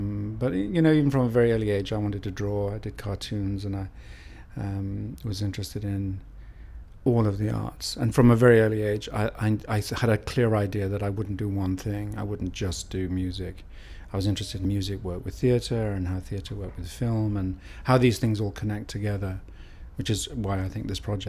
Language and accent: English; Newcastle, North East England, United Kingdom; also born or lived in Carlisle / East Africa; now in London, United Kingdom; I live in London. I was born in Carlisle and raised in East Africa till I was 8. And then I lived in Newcastle till I was 18. And then I moved to London to study, and I've been here ever since.